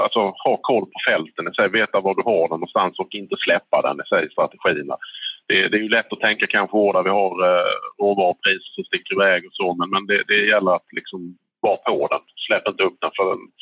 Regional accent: Halland County, Sweden; now in Uppsala, Sweden; jag är ju inte från södra Sverige som behöver dialekterna då, kommer från södra Halland och pluggade på Ultuna här under 2005 till 2010

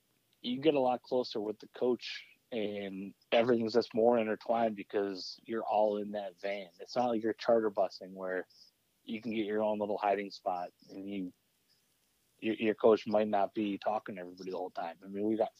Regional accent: Rochester, United States; He's from my hometown of Rochester

